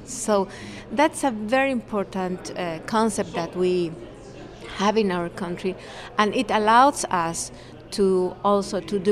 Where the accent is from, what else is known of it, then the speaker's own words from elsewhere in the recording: Bolivia; I come from Bolivia, and I work in the Solon Foundation.